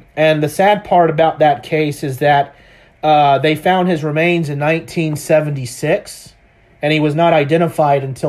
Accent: Live Oak, Florida, United States; also born or lived in Lake City; But I grew up in Live Oak, lived in Lake City for X number of years, and I just remember that.

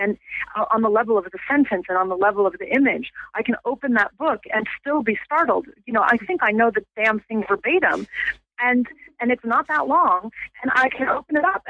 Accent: United States; now in London, United Kingdom; as an American living in London

